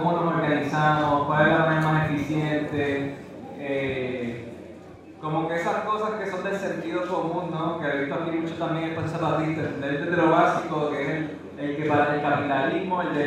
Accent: Puerto Rico; Yo hablo de mi experiencia en Puerto Rico, porque es de donde soy

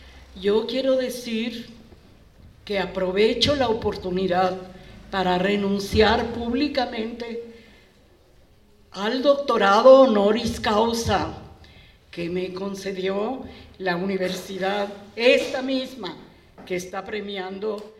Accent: Mexico; sino como mexicanos tenemos que actuar

